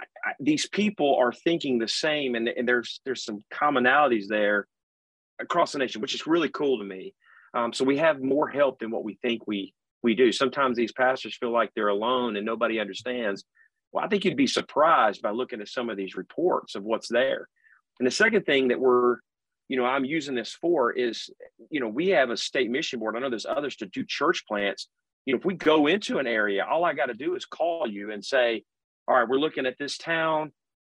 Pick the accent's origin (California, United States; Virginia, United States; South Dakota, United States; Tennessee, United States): Virginia, United States; We had people speaking to us in French, and we're like from Virginia saying, how are y'all doing, you know, and it just didn't connect.